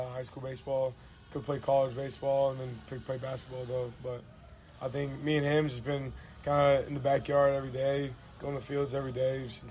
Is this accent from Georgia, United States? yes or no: yes; Tyrone, Georgia, United States; I'm from Tyrone, Georgia. It's about 25 minutes south of Atlanta.